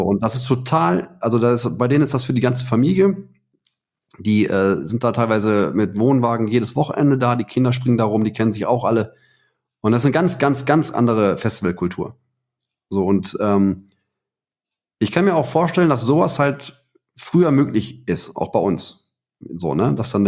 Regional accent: Heiligenhaus, North Rhine-Westphalia, Germany; Ich bin in Heiligenhaus aufgewachsen, ne, am Rand vom Ruhrgebiet.

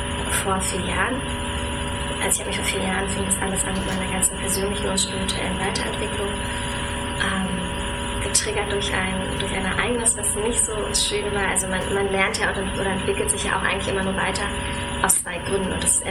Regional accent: Berlin, Germany; Ich wohne in Berlin, ich komme aus Berlin, bin hier geboren und aufgewachsen und ja, lebe und arbeite hier.

